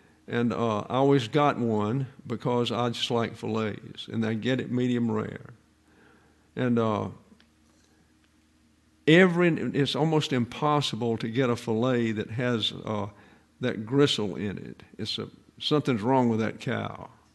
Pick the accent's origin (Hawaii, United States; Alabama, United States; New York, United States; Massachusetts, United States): Alabama, United States; Now, I grew up in South Alabama, and one of the major crops back in that day was cotton.